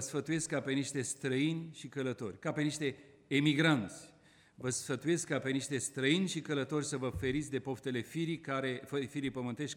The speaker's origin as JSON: {"language": "Romanian", "country": "Romania", "lives_now": "United States", "said": "Pentru noi ca români, această dublă cetățenie sentimentală româno-americană a însemnat pentru unii dintre noi un zbucium și încă înseamnă."}